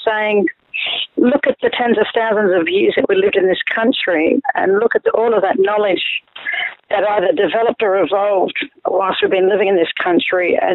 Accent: Redfern, New South Wales, Australia; now in Brisbane, Australia; So born and raised in Redfern, and I live in Brisbane

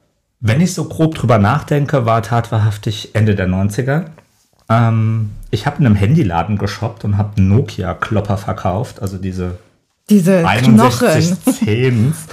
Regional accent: Saarland, Germany; Ich komme aus dem Saarland, sehr provinziell, war homosexuell und suchte Anschluss. Da war natürlich so mit 17, 18

